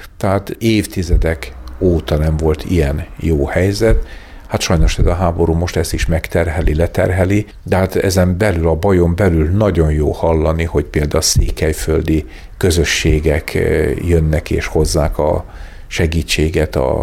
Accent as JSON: {"language": "Hungarian", "region": "Békés", "country": "Hungary", "said": "Én Békés megyéből származok"}